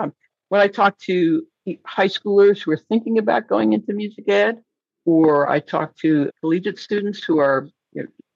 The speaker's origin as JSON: {"language": "English", "region": "Northeast", "country": "United States", "lives_now": "Louisiana, United States", "said": "my husband and I, we're from the Northeast, as you and I discussed before we started recording. We moved to Louisiana in 2019."}